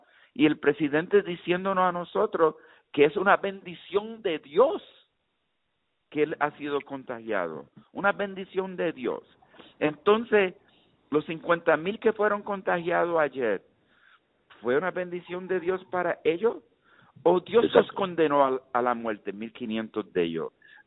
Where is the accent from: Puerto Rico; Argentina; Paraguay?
Puerto Rico; Este es un presidente, por lo menos como puertorriqueño, no me sorprende. Yo vivo aquí, en mi bella patria, Puerto Rico.